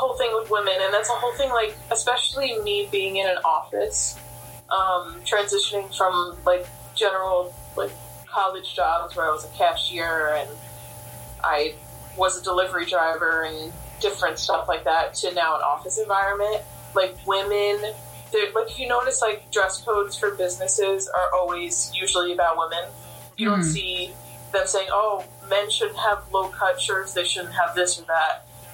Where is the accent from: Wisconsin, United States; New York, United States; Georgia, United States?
New York, United States; And we're like, no, we're from New York.